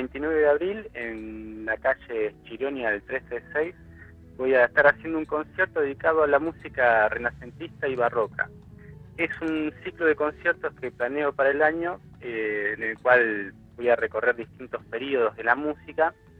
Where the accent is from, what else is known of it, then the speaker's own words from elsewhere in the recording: Carmen de Patagones, Buenos Aires Province, Argentina; yo soy de acá, de Carmen de Patagones, me fui a estudiar y hace 4 años que volví a la comarca.